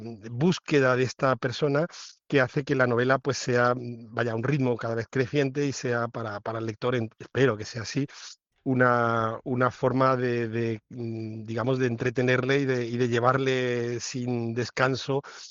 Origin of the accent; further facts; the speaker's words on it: Lucena, Andalusia, Spain; porque yo considero a Lucena como mi pueblo, aunque no nací allí, pero me he pasado allí pues desde los 13 meses hasta los 18 años.